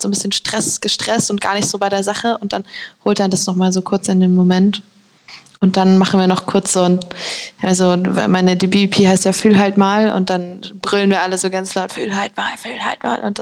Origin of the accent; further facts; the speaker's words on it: Munich, Bavaria, Germany; Ich durfte … auf dem Tollwood in München, auch in meiner Heimatstadt, supporten.